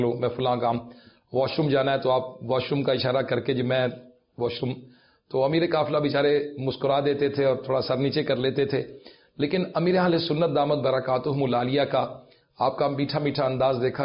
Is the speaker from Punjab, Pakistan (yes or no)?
yes; Lahore, Punjab, Pakistan; میں نے کہا جی میں لاہور سے، چونکہ پہلی بار حاضری تھی میری کراچی میں۔